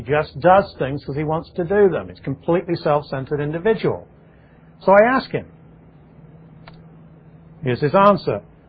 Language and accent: English; England, United Kingdom; I was raised in England, where that's what you were taught.